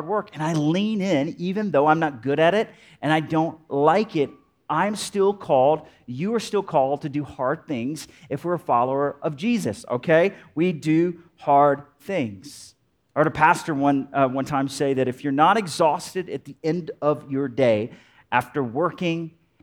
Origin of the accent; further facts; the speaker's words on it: Alabama, United States; I'm from Alabama, okay? We have hot, humid summers, and doing anything outside is hard, all right?